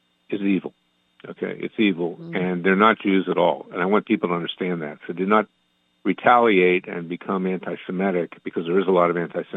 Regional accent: Philadelphia, Pennsylvania, United States; born there; I was born in Philadelphia. I haven't been back there for a while.

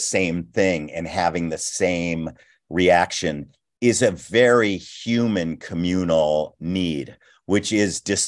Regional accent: Los Angeles, California, United States; I was a brat from West LA. I didn't know anything about the street.

